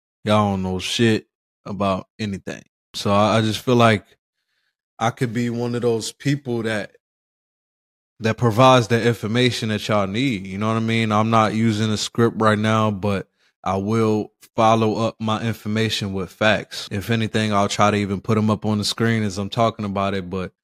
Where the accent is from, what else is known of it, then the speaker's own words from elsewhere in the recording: Philadelphia, Pennsylvania, United States; Yeah, I grew up in the streets. I'm from Philly. But we don't need to talk about the streets in every song.